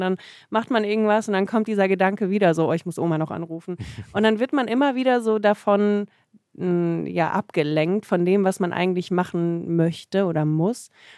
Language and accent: German; Germany; born there; Ja, man spekuliert, dass ich gezeugt wurde in Russland und geboren in Deutschland.